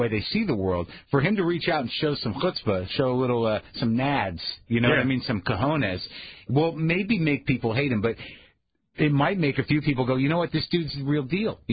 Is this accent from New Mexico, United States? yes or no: yes; New Mexico, United States; In Rio Rancho, New Mexico, my home state